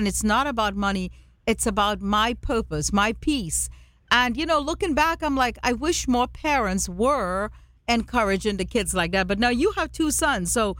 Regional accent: India; Because I know, like, I'm Indian and you're Indian

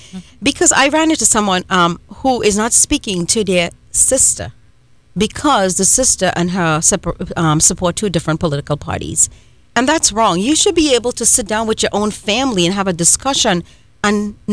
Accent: Trinidad & Tobago; born there; the country you were born in, like I was born in Trinidad and Tobago.

